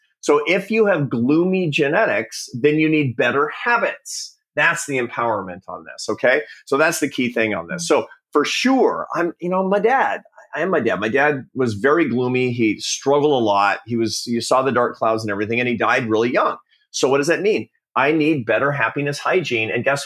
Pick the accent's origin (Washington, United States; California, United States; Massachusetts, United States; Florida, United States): Washington, United States; Seattle; My mom was a professional artist of you know, some renowned in the Pacific Northwest where I grew up in Seattle.